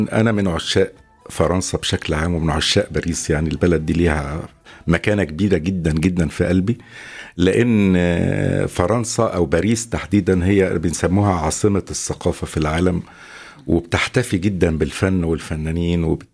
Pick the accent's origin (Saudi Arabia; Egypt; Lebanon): Egypt; التطور ده كمان هيكون في المقام الأول في بلدي مصر